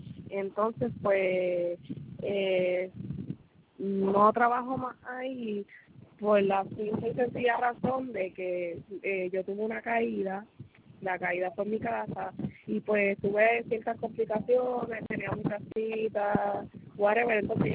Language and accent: Spanish; Puerto Rico; now in Alabama, United States; No, no, soy de Puerto Rico. Pero vivo en Estados Unidos, en Alabama.